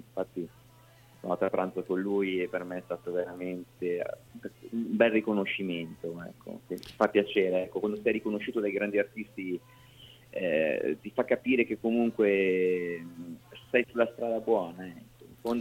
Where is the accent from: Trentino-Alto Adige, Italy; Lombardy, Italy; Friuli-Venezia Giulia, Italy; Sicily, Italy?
Lombardy, Italy; Salice Terme; dalle mie parti, il 24 aprile all'Irish Club di Salice Terme in provincia di Pavia